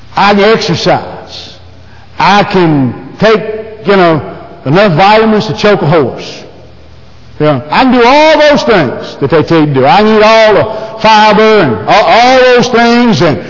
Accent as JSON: {"language": "English", "country": "United States", "said": "It's just I'm from America and I'm a pansy."}